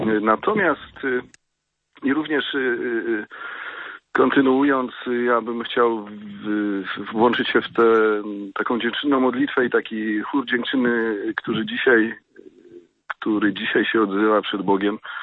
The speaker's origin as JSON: {"language": "Polish", "town": "Podgrodzie", "region": "Subcarpathian Voivodeship", "country": "Poland", "tie": "born or raised there", "said": "w mojej rodzinnej wiosce, w mojej parafii. Przyjechałem mamę odwiedzić w Podgrodzie, na Podkarpaciu koło Dębicy"}